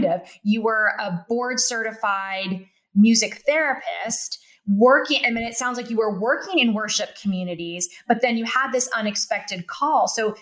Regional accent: Northeast, United States; moved away; We were originally all born and we're from the Northeast. We moved to Southern California 25 years ago.

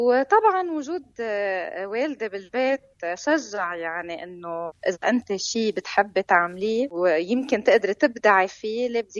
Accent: Lebanon; ونحن منعرف كلبنانية

